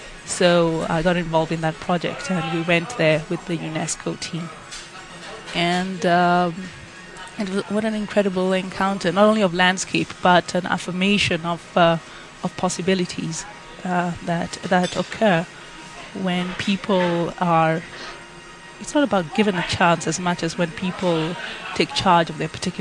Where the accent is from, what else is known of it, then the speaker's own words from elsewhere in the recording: Kenya; being a Kenyan, these are part of the archetypes and metaphors that are a part of our, you know, a part of our lives.